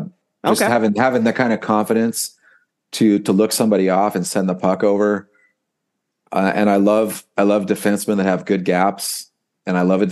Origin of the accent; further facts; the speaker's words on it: United States; I'm an American and I love USA hockey